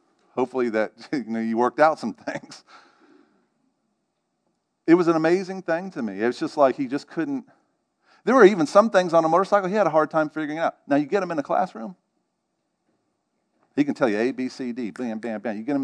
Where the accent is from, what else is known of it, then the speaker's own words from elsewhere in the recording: Northeast, United States; I'm not from the South, I'm from the Northeast area, actually.